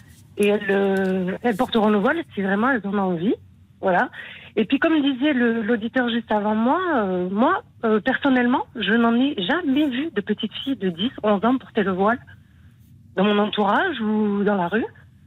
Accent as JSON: {"language": "French", "country": "Morocco", "said": "Je suis du Maroc."}